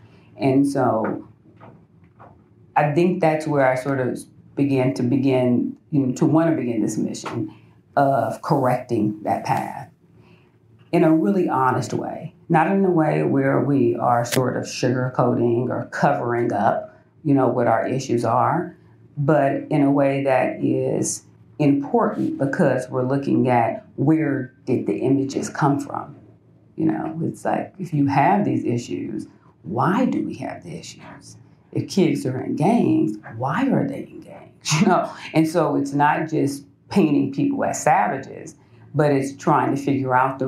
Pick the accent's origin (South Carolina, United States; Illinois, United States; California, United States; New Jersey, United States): California, United States; Los Angeles; I graduated from UCLA. Like I said, I'm from Los Angeles. I graduated from UCLA.